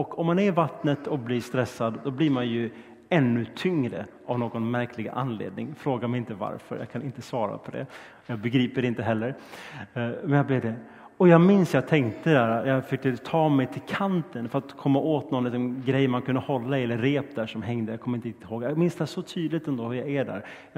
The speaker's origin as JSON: {"language": "Swedish", "town": "Stockholm", "region": "Stockholm County", "country": "Sweden", "tie": "born or raised there", "said": "Och jag är på sommarfritids i Stockholm där jag växte upp."}